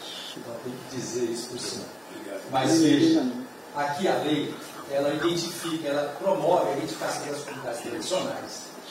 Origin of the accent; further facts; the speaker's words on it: Goiás, Brazil; Então, como goiano aqui, eu tenho que saudar isso e exaltar sem dizer, presidente.